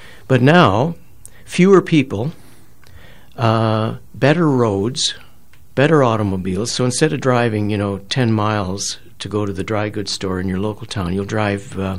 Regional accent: Ontario, Canada; I was in Western Ontario last week. I think I was telling you I'd gone to the church in my hometown to give a reading from the book

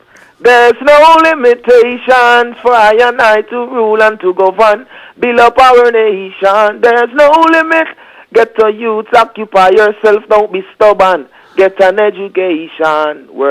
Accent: St. Thomas, U.S. Virgin Islands; No, I'm actually from St. Thomas in the Virgin

